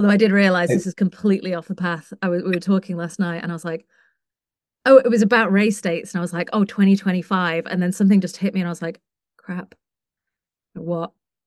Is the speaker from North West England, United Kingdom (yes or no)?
yes; Manchester, North West England, United Kingdom; And I'm from Manchester, which is really cold.